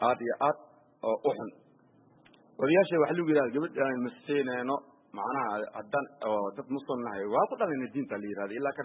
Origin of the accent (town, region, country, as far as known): Mogadishu, Banaadir, Somalia; born or raised there; also born or lived in Lower Juba